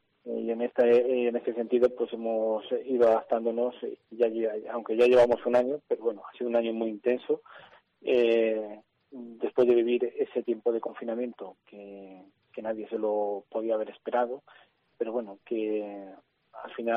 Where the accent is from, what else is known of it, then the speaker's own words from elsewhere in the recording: Zamora, Castile and León, Spain; now in Cádiz, Spain; la Semana Santa de mi tierra, de Zamora, donde allí también soy cofrade de uh-huh. varias cofradías.